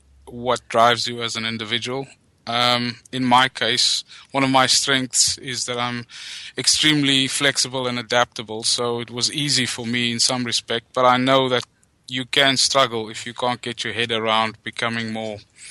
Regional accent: Bromley, London, United Kingdom; I'm from Bromley, southeast London.

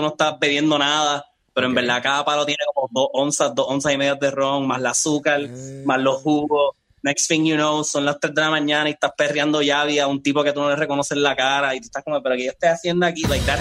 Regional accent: Guaynabo, Puerto Rico; Blanco, claro, y soy puertorriqueño, cabrón. I'm like a 50% guaynabo / 50%.

